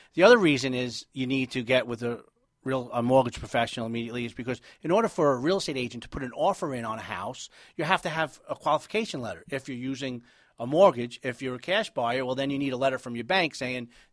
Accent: New York City, New York, United States; I'm originally from New York City, and I lived in New York City, Manhattan, and Brooklyn for 25 years

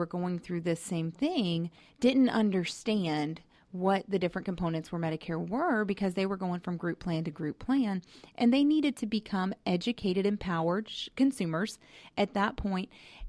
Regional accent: Florida, United States; I grew up in Florida and graduated from Florida State University

